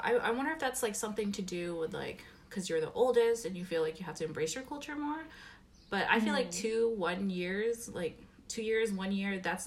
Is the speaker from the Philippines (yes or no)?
yes; Philippines; where I grew up in the Philippines is like a small town that's like further from the biggest city.